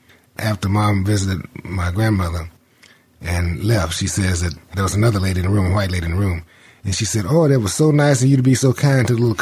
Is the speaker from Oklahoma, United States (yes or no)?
yes; Chickasha, Oklahoma, United States; born there; I was born in Chickasha.